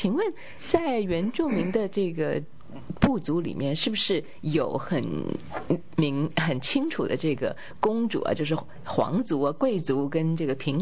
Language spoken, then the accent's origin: Chinese; Kaohsiung, Taiwan; 你现在讲到了我的老家去了，虽然我是小的时候是去过六龟，因为我在高雄长大，但是我在上大学的时候就是住在岭头